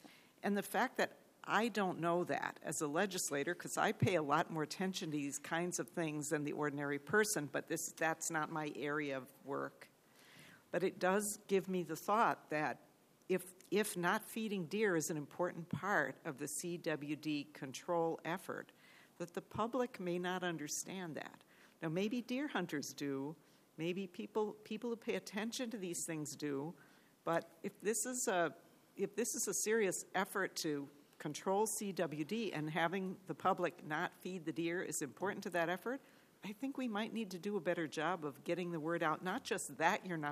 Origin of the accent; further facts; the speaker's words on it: Rochester, Minnesota, United States; But I live in southeast Minnesota. I'm from Rochester. I live on a lot in the city that has deer on it